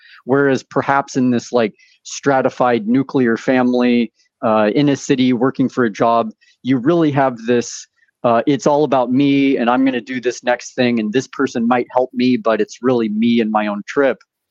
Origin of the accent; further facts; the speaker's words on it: Alaska, United States; So growing up in Alaska in the forest and having this kind of inherent rebelliousness, I had to start hitchhiking across Canada as soon as I turned 18.